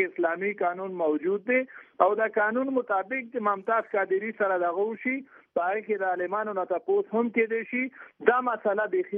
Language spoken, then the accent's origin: Pashto; Afghanistan; زه هم افغان یم